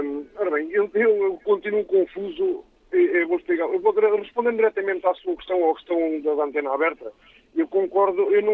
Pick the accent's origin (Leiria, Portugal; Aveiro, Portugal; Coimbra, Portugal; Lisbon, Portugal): Aveiro, Portugal; Águeda; eu sou daqui de Águeda, sou proteção estrita à Beira.